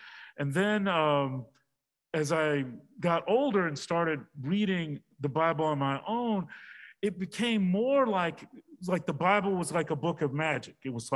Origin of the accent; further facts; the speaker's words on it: Nashville, Tennessee, United States; I grew up in Nashville, so we had Baptists and Methodists.